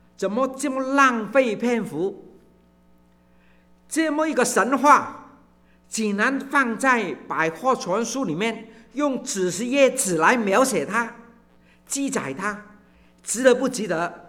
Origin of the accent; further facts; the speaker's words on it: China; 我们中国人很好，很有意思的，有肝就有火